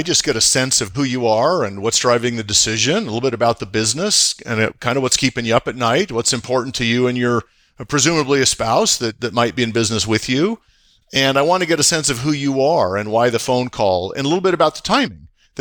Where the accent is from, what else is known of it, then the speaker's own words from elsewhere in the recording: Montana, United States; moved away; also born or lived in Salem, Oregon; I grew up on a ranch in Montana on almost 4,000 acres and loved every minute of that. Spent the last 35 years out on the West Coast in Salem